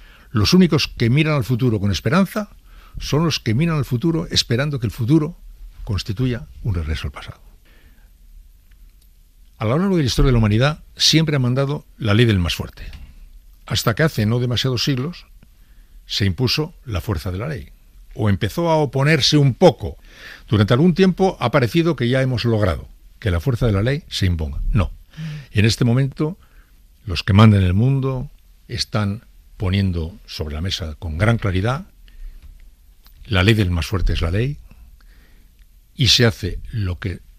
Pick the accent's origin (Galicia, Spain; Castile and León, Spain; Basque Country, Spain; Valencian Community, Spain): Basque Country, Spain; San Sebastián; Todos los hermanos somos muy de la Real y le seguimos con cariño y como una pieza más del puzzle de nuestra condición de donostiarras